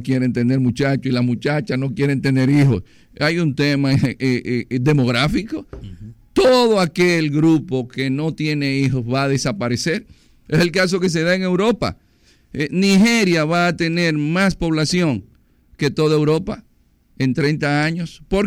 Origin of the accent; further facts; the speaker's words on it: Dominican Republic; para que me ubicaran mis compañeros de clases en el Asia, de donde yo era, yo tenía que decir que estaba al lado de Haití.